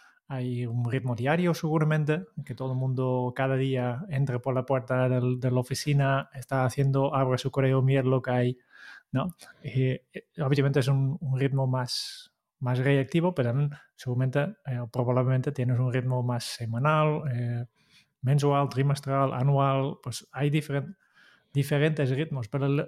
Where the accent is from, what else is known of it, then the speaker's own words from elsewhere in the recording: Netherlands; Spanish is a second language; Yo no, como holandés.